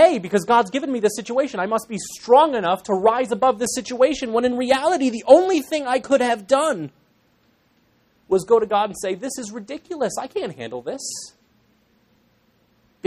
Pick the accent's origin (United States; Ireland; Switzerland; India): Ireland; I'm Irish, so it just flows.